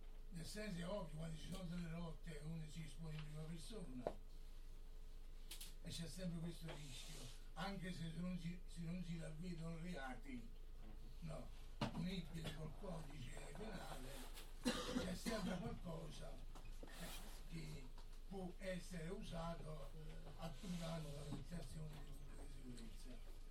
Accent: Sarno, Campania, Italy; vengo da Sarno

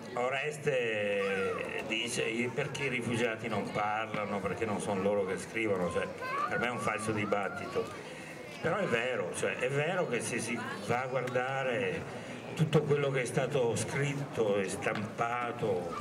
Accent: Vicenza, Veneto, Italy; io vengo da Vicenza, dalla storia dei collettivi veneti

